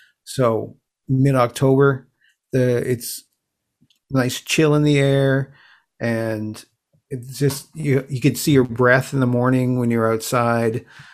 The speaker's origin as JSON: {"language": "English", "region": "Newfoundland and Labrador", "country": "Canada", "said": "I'm from Canada. I'm originally from Newfoundland. I'm living here now."}